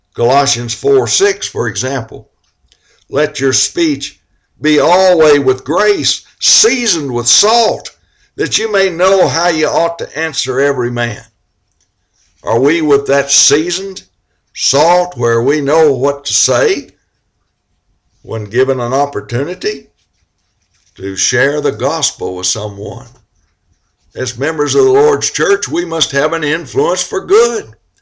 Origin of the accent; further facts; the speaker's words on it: the South, United States; I was brought up in the South.